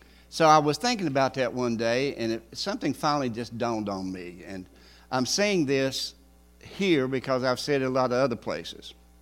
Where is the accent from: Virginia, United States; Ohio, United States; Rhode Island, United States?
Virginia, United States; And we're from the Blue Ridge Mountains of Virginia, okay?